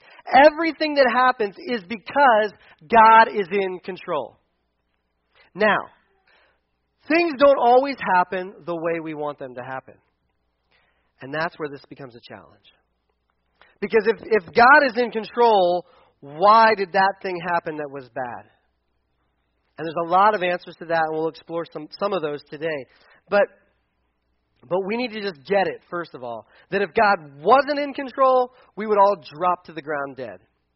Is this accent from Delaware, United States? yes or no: yes; Delaware, United States; When I was in high school, back where I grew up in Delaware, we actually got driver's education was part of our curriculum in school.